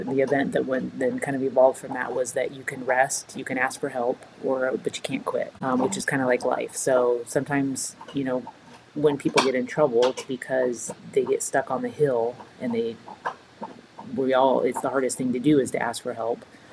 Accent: Friend, Nebraska, United States; So I grew up in Friend, which is 45 minutes from here. The small town kid that couldn't wait to get out kind of thing.

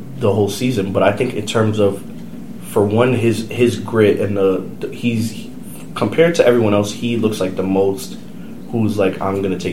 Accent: New York, United States; He's from New Jersey. You know, he's near, because I'm from New York, he's near my area.

